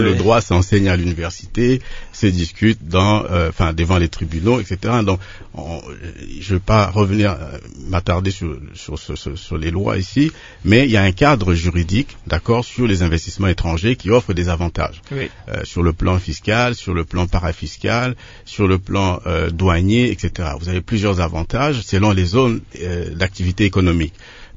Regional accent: Sankuru, DR Congo; moi je viens du Sankuru

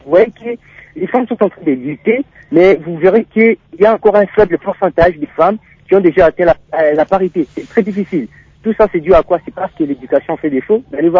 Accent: DR Congo; Ici, la paix pose encore problème, surtout chez nous, en République démocratique du Congo.

